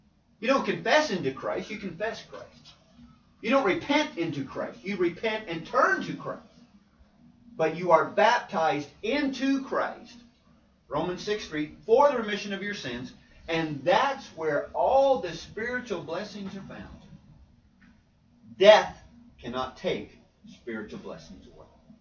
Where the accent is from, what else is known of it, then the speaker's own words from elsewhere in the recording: Mississauga, Ontario, Canada; She's going to my hometown. She's going Toronto, Mississauga. I lived in Mississauga for 5 years.